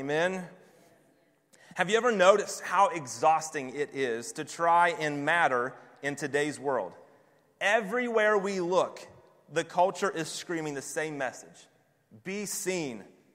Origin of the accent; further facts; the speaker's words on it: Bridgeport, Connecticut, United States; It must be because I'm from Bridgeport